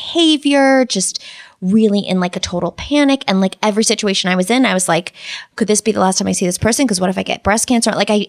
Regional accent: Canada; Like, I'm a Canadian.

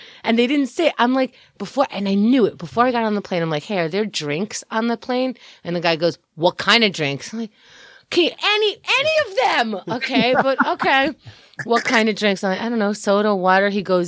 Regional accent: New York, United States; Like, it's good to be back here in New York, my hometown.

